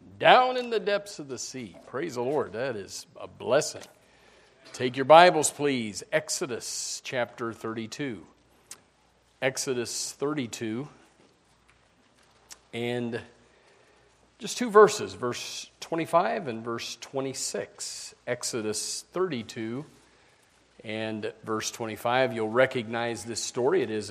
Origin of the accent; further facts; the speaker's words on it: Indiana, United States; I was from Indiana and not anywhere near St. Louis, but I always grew up liking the St. Louis Cardinals.